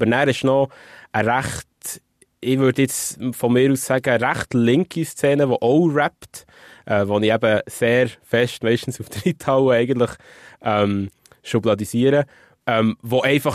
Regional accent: Switzerland; als Schweizer Rapper wird man ein bisschen belächelt

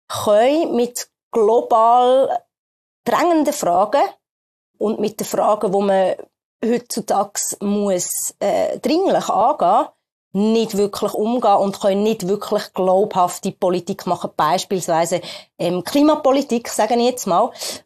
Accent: Switzerland; Und ich finde persönlich, das merkt man bei uns in der Schweiz so

